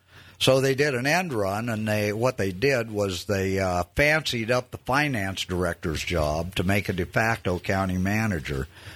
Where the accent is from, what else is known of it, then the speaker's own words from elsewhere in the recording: United States; I'm an American.